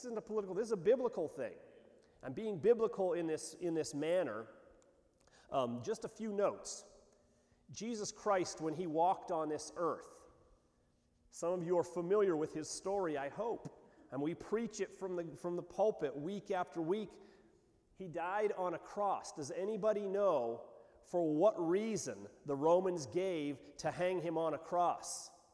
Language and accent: English; United States; And I do so as an American, a proud American, but also as a person.